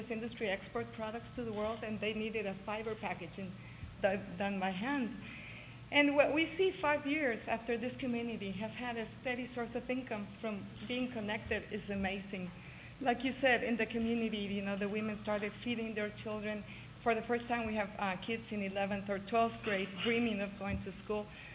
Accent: Guatemala; I'm from Guatemala.

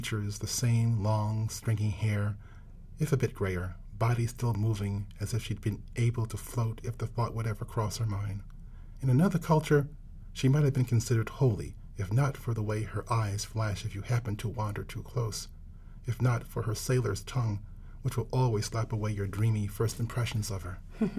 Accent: Rochester, New York, United States; probably in my hometown of Rochester, New York, and then in New York City

